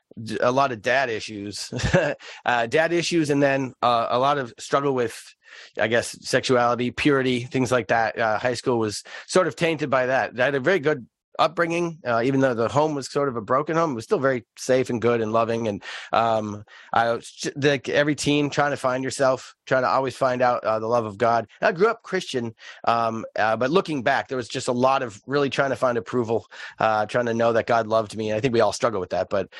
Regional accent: Duluth, Minnesota, United States; born there; I was born in Duluth, Minnesota in 1978.

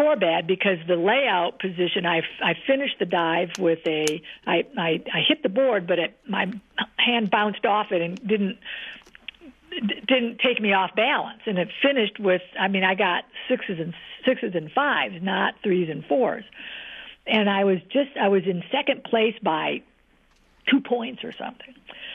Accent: Pontiac, Michigan, United States; I mean, I grew up in Pontiac, Michigan. I mean, I'd never left the state until I went to Mexico.

